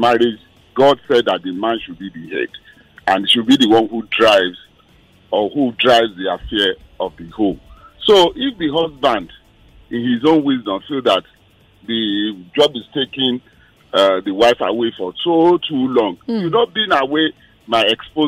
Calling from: Ipaja, Lagos, Nigeria; I'm calling from Ipaja.

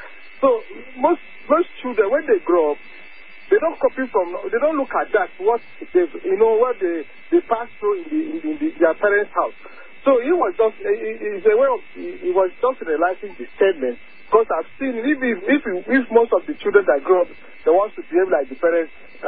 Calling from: Lagos, Nigeria; I'm calling from Lagos.

